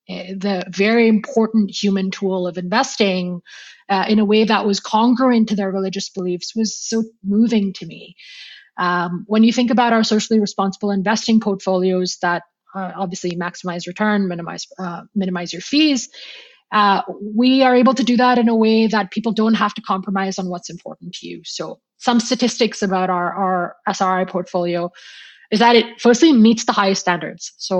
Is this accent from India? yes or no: yes; India; moved away; I moved over from India.